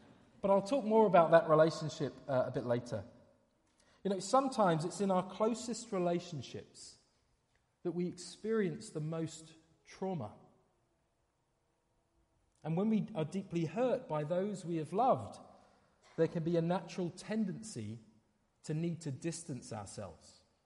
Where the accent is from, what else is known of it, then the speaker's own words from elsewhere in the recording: England, United Kingdom; I am from England, which feels like a really good thing to say today.